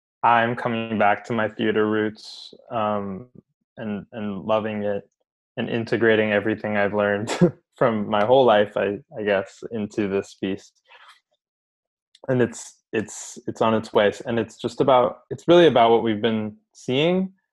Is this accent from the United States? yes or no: yes; Palos Verdes, California, United States; now in New York, United States; I grew up in Los Angeles in a small, not small, but I grew up in a suburb of Los Angeles called Palos Verdes, which is right on the water.